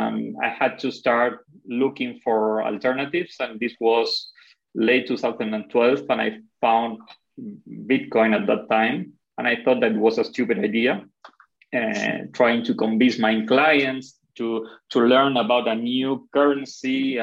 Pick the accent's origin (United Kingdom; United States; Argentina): Argentina; moved away as an adult; now in Chile; I live in Chile. I'm actually from Argentina, but I've been living in Chile for the past 13 years.